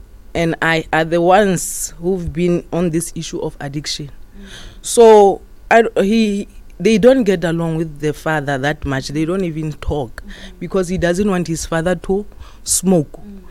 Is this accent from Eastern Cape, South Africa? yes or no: no; Rustenburg, North West, South Africa; I'm from South Africa, Rustenburg.